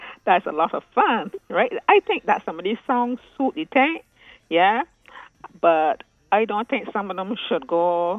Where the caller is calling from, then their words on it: Saint James, Barbados; I'm calling from St. James.